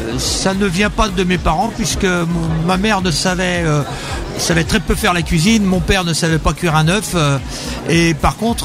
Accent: Pays de la Loire, France; Donc, je suis issu de Vendée. J'ai fait mon parcours dans des petits restaurants sur la côte vendéenne

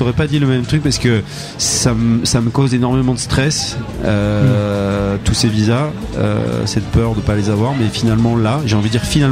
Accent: Bordeaux, Nouvelle-Aquitaine, France; Moi je suis bordelais, mais bon.

